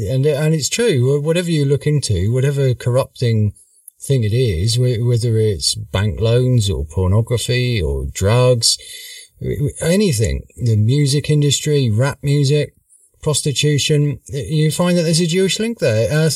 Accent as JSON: {"language": "English", "country": "United Kingdom", "said": "But we do get on as being British"}